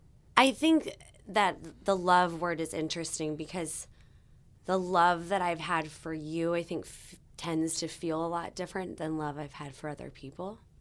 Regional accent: Missouri, United States; I'm from Missouri. And we met within just a few days of me moving there.

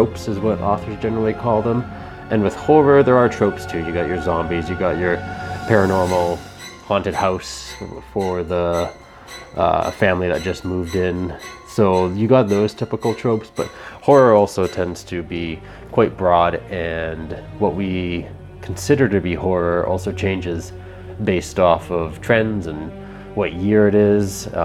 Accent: Canada; I'm a Canadian horror and dark fantasy author

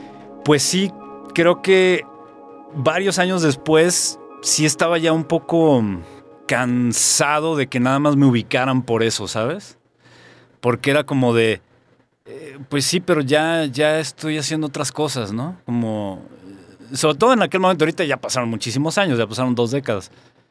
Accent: Guadalajara, Jalisco, Mexico; now in Mexico City, Mexico; Estaba recién llegado de Guadalajara, yo soy de Guadalajara, llegué a la Ciudad de México buscando abrirme más camino, porque en Guadalajara pues no había gran cosa.

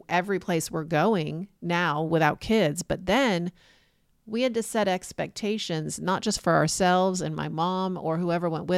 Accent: Florida, United States; Maybe it's because, again, we're from Florida, not from that area, but it was always a challenge.

